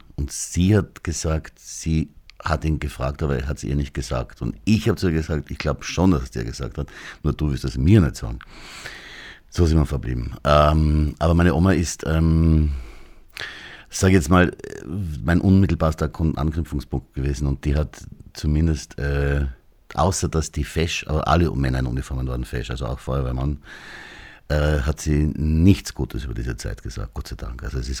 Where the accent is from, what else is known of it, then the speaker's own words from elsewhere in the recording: Graz, Styria, Austria; Ich bin in Graz aufgewachsen